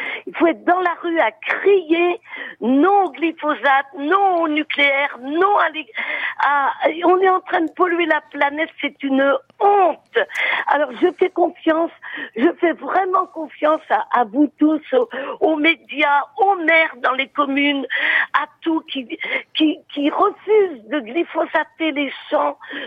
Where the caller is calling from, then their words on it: Guérande, Pays de la Loire, France; de Guérande, une fille de paludier de cultivateur. Et j'ai vraiment une âme écologiste.